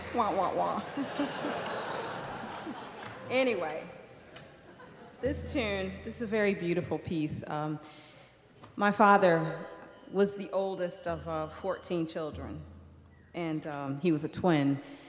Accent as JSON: {"language": "English", "town": "Detroit", "region": "Michigan", "country": "United States", "tie": "born or raised there", "said": "From growing up in Detroit, we got to run around without our shoes on and go fishing and hunting"}